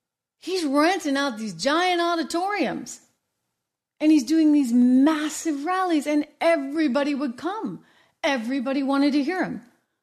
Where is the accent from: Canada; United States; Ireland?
United States; New Hampshire; I remember it in real time because born and raised in New Hampshire, you know, live free or die in New Hampshire.